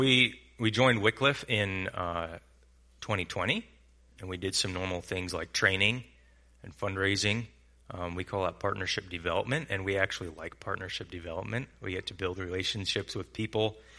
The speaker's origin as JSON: {"language": "English", "region": "Georgia", "country": "United States", "tie": "born or raised there", "said": "we grew up in Georgia, but we're Steelers fans."}